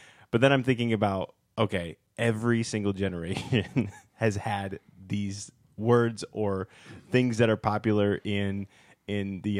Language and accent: English; Ohio, United States; because I'm from Ohio originally.